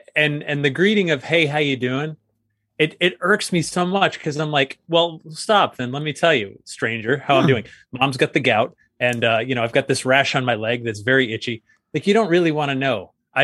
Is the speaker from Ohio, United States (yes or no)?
no; Sandy Hook, Connecticut, United States; And I grew up in Sandy Hook, Connecticut. And the next town over was Monroe, still is Monroe.